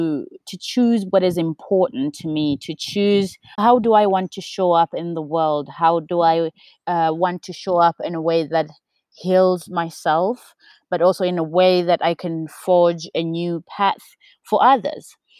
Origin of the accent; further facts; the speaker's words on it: Zimbabwe; I am from Zimbabwe, and I live and work here in Zimbabwe.